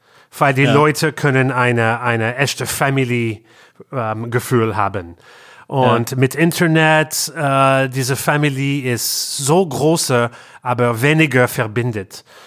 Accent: Canada; German is a second language; wir kommen aus Kanada

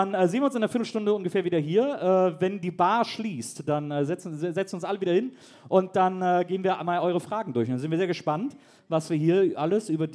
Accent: Erlangen, Bavaria, Germany; ich komme aus Erlangen

